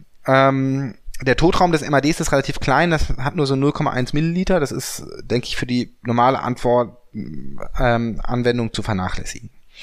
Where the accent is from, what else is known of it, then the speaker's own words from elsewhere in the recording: Hanover, Lower Saxony, Germany; Wir kommen aus Hannover